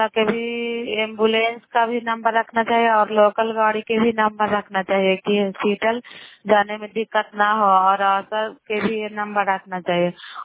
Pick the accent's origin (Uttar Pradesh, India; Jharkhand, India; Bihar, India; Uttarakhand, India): Bihar, India; नालंदा जिला कराई ब्लॉक की निवासी हूँ।